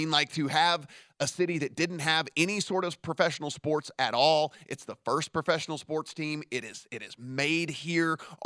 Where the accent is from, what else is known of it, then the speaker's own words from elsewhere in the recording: Las Vegas, Nevada, United States; I tell people I'm from Vegas